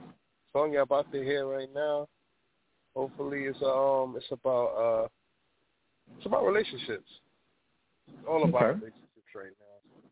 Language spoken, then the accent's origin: English; Brooklyn, New York, United States; You feel me? I'm from Brooklyn, New York.